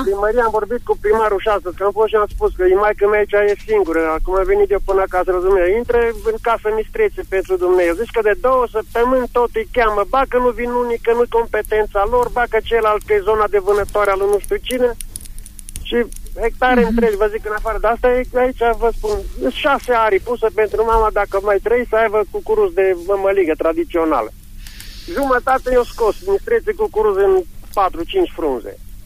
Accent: Mileșel, Mureș County, Romania; Localitatea Mileșel, comuna Crăiești, Crăiești de Câmpie, nu de Târnăveni.

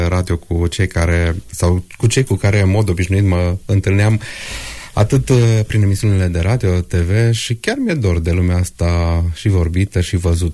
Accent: Bârlibaș, Mureș County, Romania; În momentul în care am plecat eu din Bârlibașul meu natal, pentru că eu acolo am crescut, în acest sat aparținător al comunei Sân Petru de Câmpie

